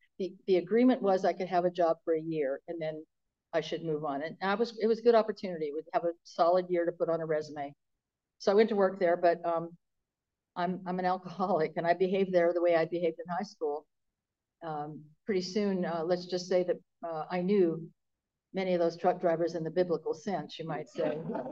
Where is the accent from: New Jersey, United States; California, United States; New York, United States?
California, United States; Newport Beach; And, I grew up in Newport Beach.